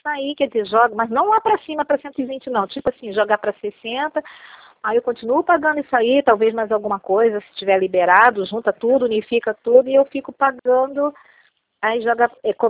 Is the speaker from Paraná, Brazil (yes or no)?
no; Teresópolis, Rio de Janeiro, Brazil; sou de Teresópolis.